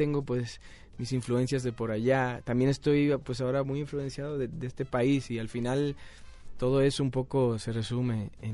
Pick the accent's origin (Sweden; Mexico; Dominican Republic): Dominican Republic; Yo soy dominicano, entonces tengo pues todo ese bagaje de música